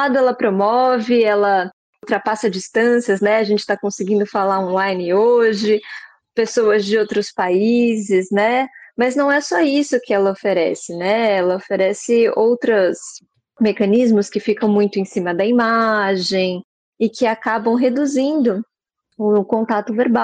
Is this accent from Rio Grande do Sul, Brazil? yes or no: no; São Paulo, Brazil; Eu sou aqui do Sudeste mesmo, de São Paulo